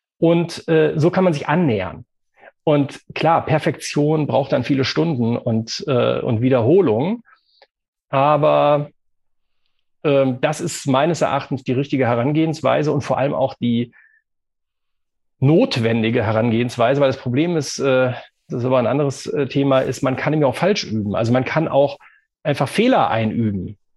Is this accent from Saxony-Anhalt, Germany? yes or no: no; Bonn, North Rhine-Westphalia, Germany; born there; Und genau wie Tobi bin ich ja auch gebürtiger Bonner.